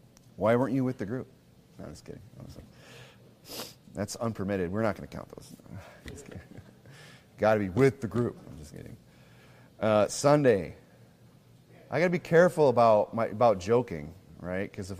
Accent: Midwest, United States; You know, me being a Midwesterner, you know, I really don't pay attention to West Coast incidents of police brutality

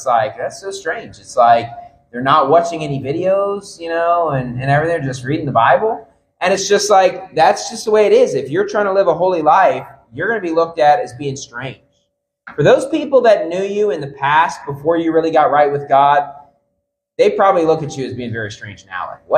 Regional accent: Bridgeport, West Virginia, United States; There's a lot of people from my hometown. Like, I tried to give people the gospel. I gave the gospel to a lot of people in my hometown first couple years after I got saved. Then after that point, I'm kind of like the crazy guy from Bridgeport, West Virginia

